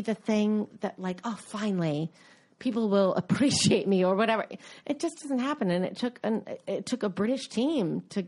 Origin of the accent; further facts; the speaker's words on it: United States; I'm an American. It's just not happening.